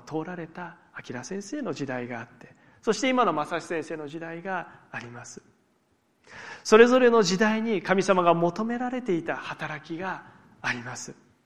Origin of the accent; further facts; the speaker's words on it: Miyagi, Japan; まあ、私は地元が宮城なので